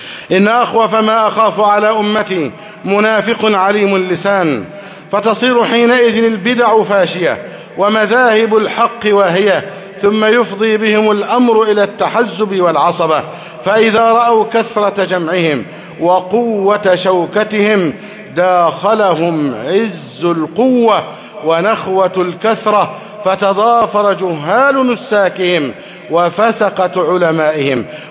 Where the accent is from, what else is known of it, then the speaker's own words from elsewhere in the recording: Egypt; أن يحفظ بلدنا مصر أمنا أمانا.